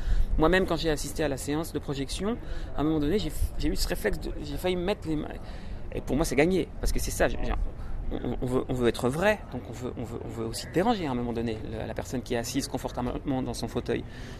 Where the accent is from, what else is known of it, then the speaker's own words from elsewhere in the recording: Switzerland; J'ai eu d'abord une carrière en Suisse, chez moi, mon pays d'origine, où j'étais musicien de scène.